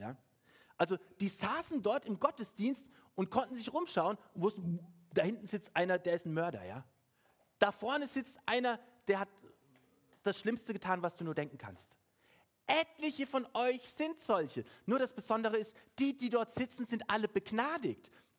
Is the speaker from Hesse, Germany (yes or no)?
yes; Frankfurt, Hesse, Germany; Ich habe einen Mentor, würde man sagen, wahrscheinlich in Frankfurt, wo ich groß geworden bin